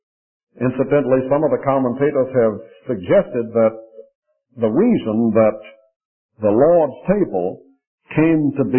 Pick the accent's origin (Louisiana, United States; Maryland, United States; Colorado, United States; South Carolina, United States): South Carolina, United States; Charleston; I grew up with in Charleston, South Carolina, and went to the College of Charleston.